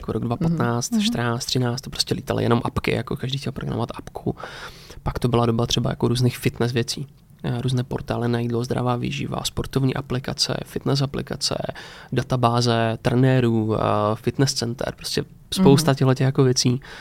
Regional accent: Moravian-Silesian Region, Czechia; já jsem teda ze Severní Moravy

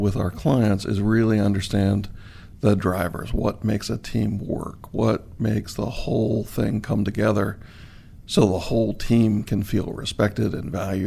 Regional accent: Harrisburg, Pennsylvania, United States; Harrisburg, Pennsylvania.

